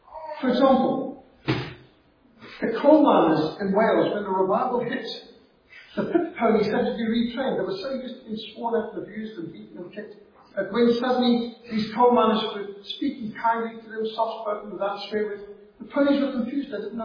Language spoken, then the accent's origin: English; Zimbabwe; When I was brought up in Rhodesia, we were taught in school the first rule of the road in Rhodesia is elephants have right of way.